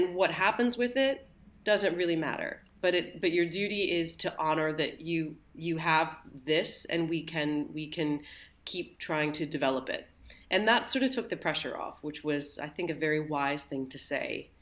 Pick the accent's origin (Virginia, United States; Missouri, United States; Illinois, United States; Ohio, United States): Virginia, United States; Richmond; now in United Kingdom; I'm American, but I live in the UK. And I grew up in Virginia, in Richmond, Virginia.